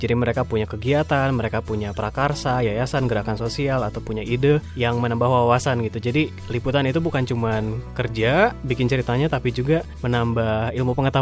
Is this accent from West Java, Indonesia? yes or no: yes; Bandung, West Java, Indonesia; now in United States; kadang-kadang kangen Bandung, karena saya besar di Bandung gitu kan.